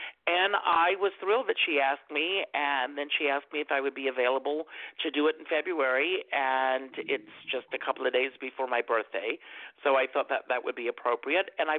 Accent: Conway, South Carolina, United States; my hometown being Conway, South Carolina. And and then I was lucky enough to take the show to my hometown of Conway, and I did it there.

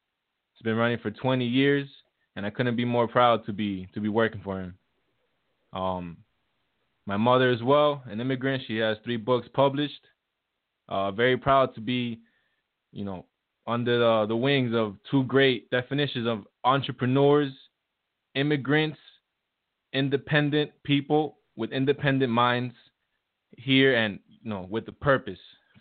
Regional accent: Miami, Florida, United States; Born and raised in Miami, South Florida, immigrant parents.

